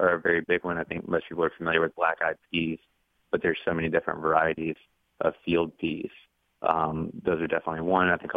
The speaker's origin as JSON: {"language": "English", "region": "North Carolina", "country": "United States", "said": "Yes, I'm from Caldwell County. It's about an hour and a half west of Charlotte, and my family has been in North Carolina. I'm the seventh generation of my family in North Carolina, so I have very strong ties to the state."}